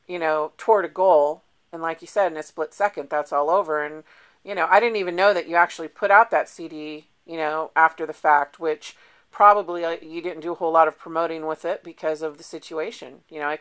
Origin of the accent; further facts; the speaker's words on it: West Coast, United States; because I was from the West Coast, and I never really had the pleasure of learning about Tough Luck.